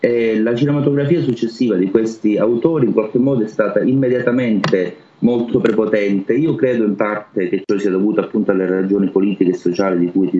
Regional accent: Sicily, Italy; essendo siciliano, vivendo in Sicilia, in una città che ha origini greche e vive ancora di questo mito, appunto Agrigento

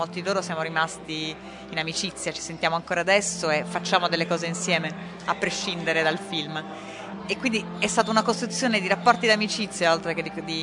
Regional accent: Bari, Apulia, Italy; noi siamo entrambi di Bari e quindi Bari non è una città molto grande

